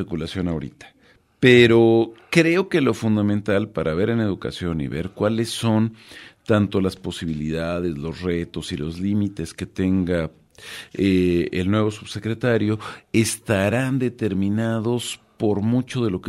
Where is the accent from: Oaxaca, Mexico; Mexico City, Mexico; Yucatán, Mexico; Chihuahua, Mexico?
Mexico City, Mexico; now in Guadalajara, Mexico; Oficialmente sí, pero realmente soy chilango.